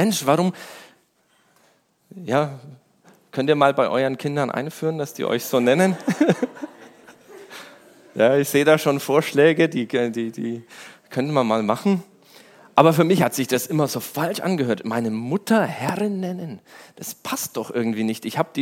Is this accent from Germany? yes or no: no; Brazil; ich bin ja in Brasilien aufgewachsen und meine Eltern wollten unbedingt, dass ich ordentlich Deutsch lerne.